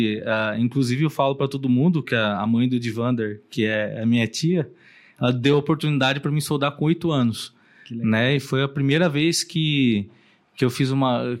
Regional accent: Limeira, São Paulo, Brazil; Nasci em Limeira. Sou limeirense.

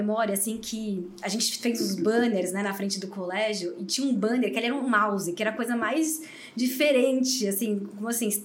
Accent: São Paulo, Brazil; born there; Eu nasci em São Paulo.

